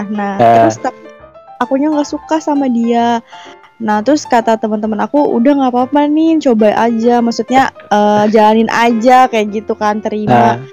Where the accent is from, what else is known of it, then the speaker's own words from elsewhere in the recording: Tangerang, Banten, Indonesia; aku kan asli Tangerang nih. Pasti aku tuh SD sampai SMA itu di Tangerang terus, enggak pernah keluar dari kota itu. Nah, pas kuliah nyoba merantau ke Serang.